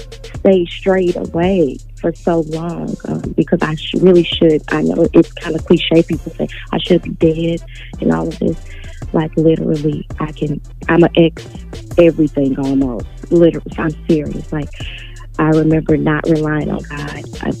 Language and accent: English; St. Louis, Missouri, United States; I am from St. Louis, Missouri. I was born and raised in church